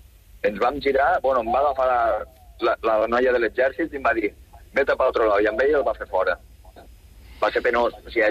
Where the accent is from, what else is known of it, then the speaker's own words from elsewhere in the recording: Bell-lloc d'Urgell, Catalonia, Spain; soc de Belllloc d'Urgell, vinc a Sant Andreu de Llavaneres